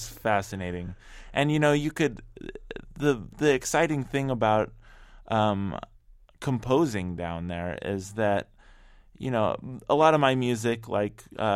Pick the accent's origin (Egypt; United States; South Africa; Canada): United States; Seattle, Washington; I'm originally from Seattle, so yeah, a lot of friends had been there and kept telling me about how amazing it was to make music there.